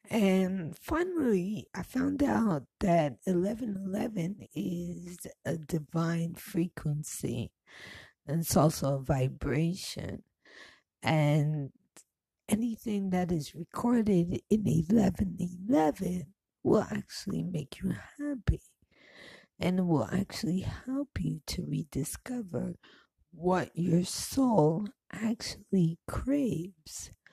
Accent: Brooklyn, New York, United States; So, you know, as I grew up in Brooklyn, she grew up in Harlem.

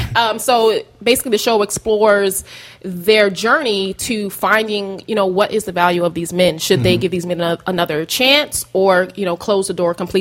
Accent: Brooklyn, New York, United States; I'm from Brooklyn, son.

